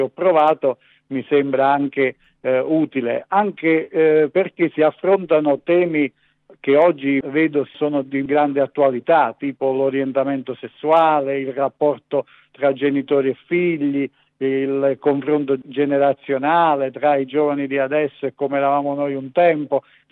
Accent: Basilicata, Italy; io sono della Basilicata

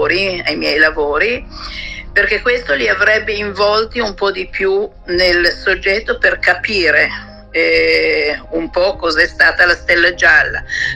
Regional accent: Milan, Lombardy, Italy; born there; io sono nata a Milano, ho studiato al liceo artistico

